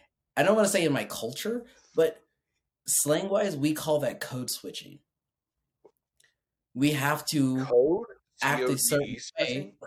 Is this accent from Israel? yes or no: no; Midwest, United States; growing up in the Midwest, that was my mindset was that way